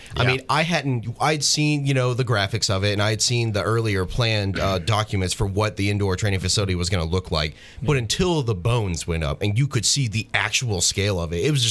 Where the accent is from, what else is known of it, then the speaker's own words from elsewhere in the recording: North Carolina, United States; I'm from North Carolina. That state's been under construction since I was born, actually.